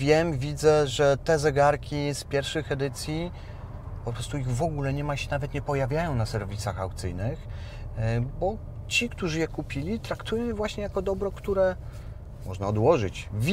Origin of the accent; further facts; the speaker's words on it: Władysławowo, Pomeranian Voivodeship, Poland; Ja sam pochodzę z Władysławowa